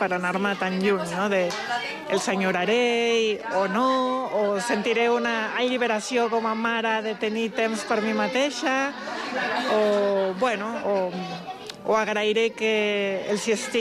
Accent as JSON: {"language": "Catalan", "country": "Mexico", "lives_now": "Spain", "said": "Jo sóc mexicana i, clar, o sigui, tenim... La meva família és molt oberta i m'han criat molt bé, però, clar, o sigui, tinc 48 anys, no? Sóc d'una generació machista en un país machista"}